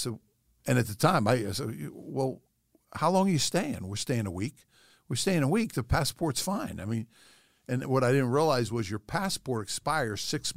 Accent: South River, New Jersey, United States; Right. I grew up in South River, New Jersey.

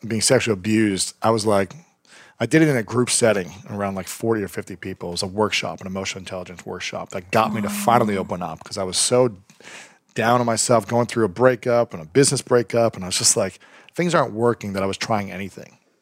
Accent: Ohio, United States; It's just like the language of you know where I grew up in Ohio

